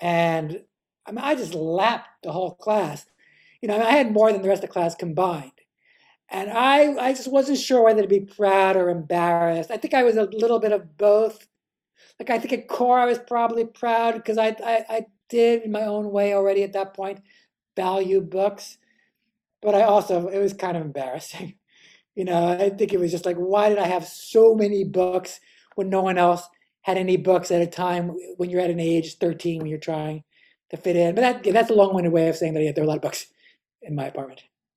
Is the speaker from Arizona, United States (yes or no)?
no; New York City, New York, United States; And I grew up in Morningside Heights. I was born in 1964.